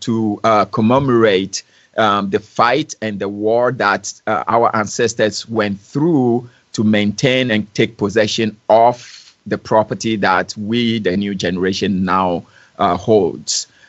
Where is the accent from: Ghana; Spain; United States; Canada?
Ghana; Volta; So, like, I am from the Volta region, but I can do any major main pieces from any of the regions in Ghana.